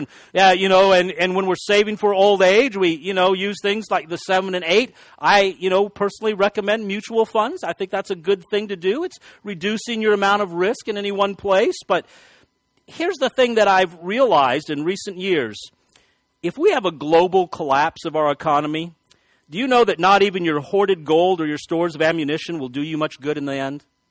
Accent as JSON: {"language": "English", "region": "Texas", "country": "United States", "said": "I'm from West Texas. We have driving winds."}